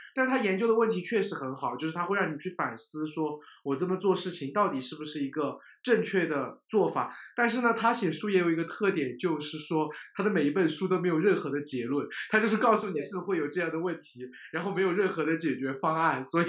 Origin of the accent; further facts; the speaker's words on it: China; 因为我觉得我们中国人很容易从小到大都活在这样的优绩主义当中